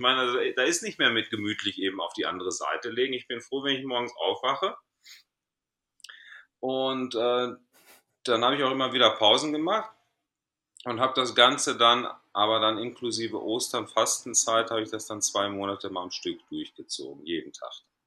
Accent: North Rhine-Westphalia, Germany; Und ich komme aus Griechenland, ich bin aber gebürtig im Ruhrpott geboren, in Deutschland, aufgewachsen, aber mein Herz schlägt immer in Griechenland und so befinde ich mich halt zwischen den zwei Ländern und komme und gehe, arbeitsbezogen halt.

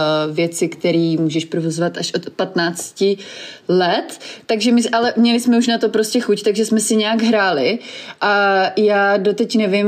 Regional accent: Brno, South Moravian Region, Czechia; moved away as an adult; now in Helsinki, Finland; Narodila jsem se v Brně, vyrůstala jsem v Brně, mým druhým doma v České republice, asi Žďár nad Sázavou. A 12 let žiju v zahraničí a 8 let vlastně moje doma je teďka ve Finsku.

